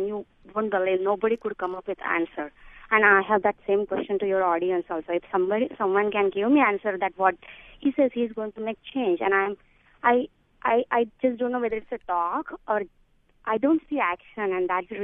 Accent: India; moved away as an adult; now in United States; Yeah, from my accent, you must have guessed it. Yes, I came to U.S. in 90 as a student.

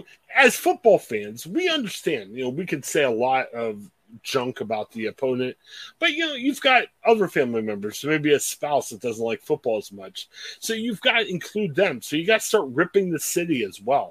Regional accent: Cleveland, Ohio, United States; You know, we're from the Ohio area, north up in the Cleveland area.

